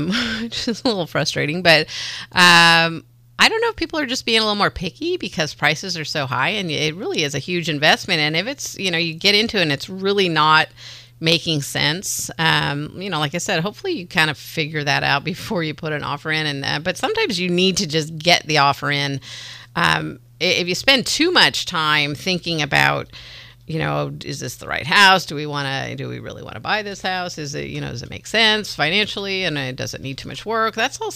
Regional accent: California, United States; which I always go to because I grew up in Marin.

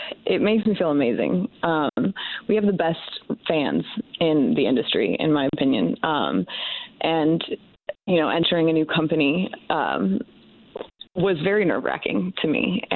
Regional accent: Indiana, United States; I am so excited that AEW has made their way to, you know, my home state.

